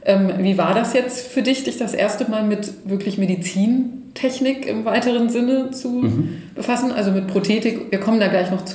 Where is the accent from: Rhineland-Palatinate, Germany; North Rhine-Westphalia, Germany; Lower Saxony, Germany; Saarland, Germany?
Lower Saxony, Germany; Göttingen; also ich komme aus Göttingen und wir sind in Duderstadt, das ist so eine halbe Stunde entfernt